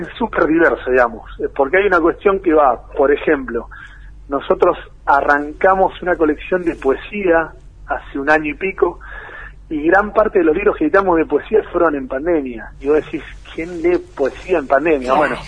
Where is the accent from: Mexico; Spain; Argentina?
Argentina; Buenos Aires; lo hacemos en Loma de Zamora, que es el conurbano bonaerense, pero es, digamos, para todo el mundo que no vive en Capital o en Buenos Aires, somos porteños